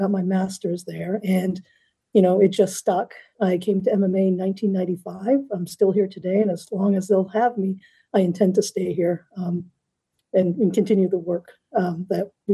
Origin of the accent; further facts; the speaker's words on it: Madawaska, Maine, United States; I'm the Director of Advocacy and Communications for the Maine Municipal Association. I grew up in Madawaska, Maine, on the northern border of the state.